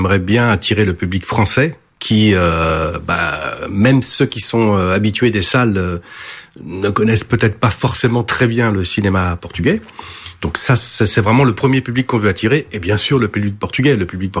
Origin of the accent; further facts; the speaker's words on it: France; born there; Moi, je suis français. Enfin, bon, j'ai été portugais jusqu'à mes 18 ans. Ça, c'était à l'époque, on avait la nationalité française à notre majorité. Mais donc, je suis français. Hein, je suis né en France.